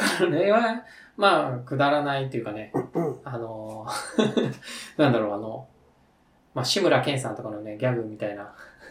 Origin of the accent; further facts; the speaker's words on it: Tokyo, Japan; 僕ら、東京人なので、あの、方言的なのはちょっと読みづらいですけどね。